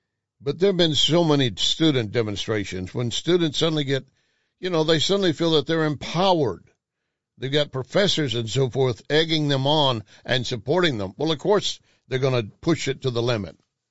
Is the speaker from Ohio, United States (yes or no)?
no; Texas, United States; It breaks my heart. My home state and the University of Texas